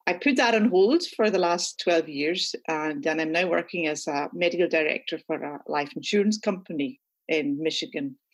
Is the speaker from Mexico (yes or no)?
no; Scotland, United Kingdom; now in Grand Rapids, United States; We are Scottish, as you'll detect from my accent. So we came here in 2007.